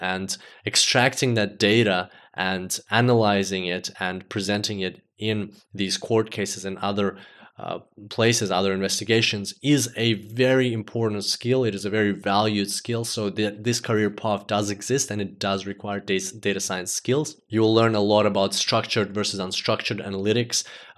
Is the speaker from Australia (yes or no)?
yes; Australia; everybody was like, where are you from? Like, Australia.